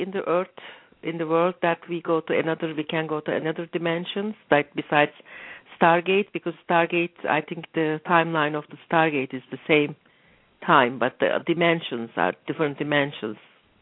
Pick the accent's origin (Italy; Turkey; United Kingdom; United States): Turkey; I'm from Turkey originally, and I think there is a place in Turkey that it goes to different dimensions.